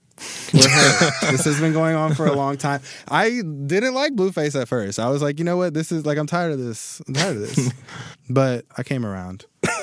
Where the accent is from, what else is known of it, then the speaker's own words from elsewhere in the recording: Oakland, California, United States; I grew up in Oakland.